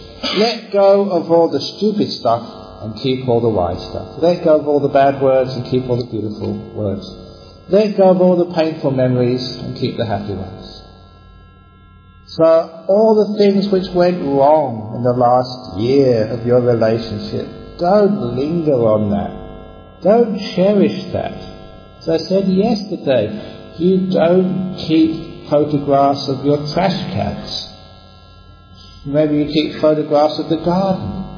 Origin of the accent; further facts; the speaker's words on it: London, United Kingdom; As a young man growing up in London, I loved music. Now I went to see the … when I was only 11.